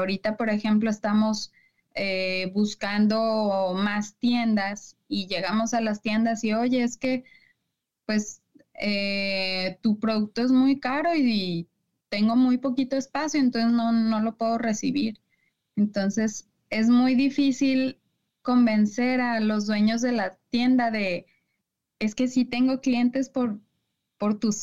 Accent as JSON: {"language": "Spanish", "town": "Tlaquepaque", "region": "Jalisco", "country": "Mexico", "said": "de donde yo soy, de Tlaquepaque, las salsas martajadas o las salsas frescas son como lo más común"}